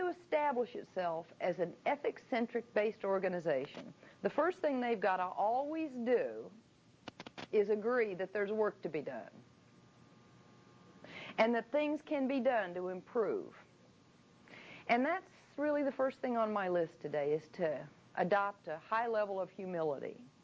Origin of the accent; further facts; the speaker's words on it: Oklahoma, United States; We're from the Southwest. We're seventh generation Oklahoma Choctaw Indian.